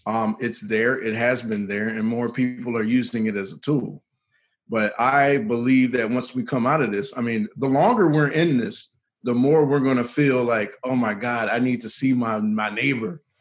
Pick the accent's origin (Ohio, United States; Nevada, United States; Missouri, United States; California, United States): Ohio, United States; Warren; And maybe that's because I grew up in Warren, Ohio. We didn't have a lot, man.